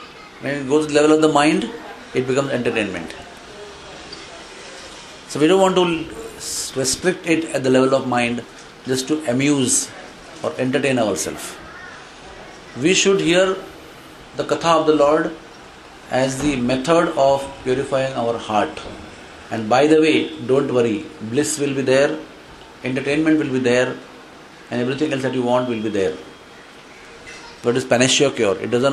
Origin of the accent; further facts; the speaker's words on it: South India, India; Or it is South Indian because I am South Indian?